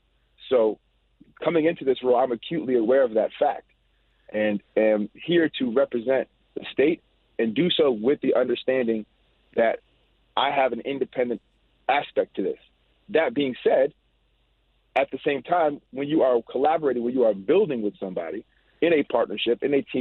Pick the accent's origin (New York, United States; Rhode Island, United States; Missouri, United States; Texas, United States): New York, United States; Schenectady; growing up in Schenectady in a working class family